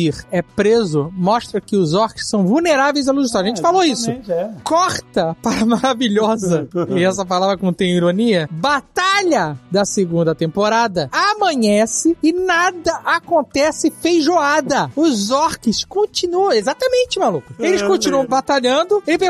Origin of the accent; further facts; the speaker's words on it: Joinville, Santa Catarina, Brazil; sou de Joinville, a vila aqui junto, Santa Catarina.